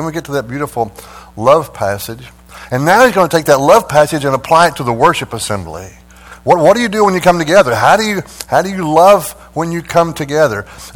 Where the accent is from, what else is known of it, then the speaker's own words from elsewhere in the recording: United States; accent: Texan; and English is still my second language. You know, Texan and Oki is my first language.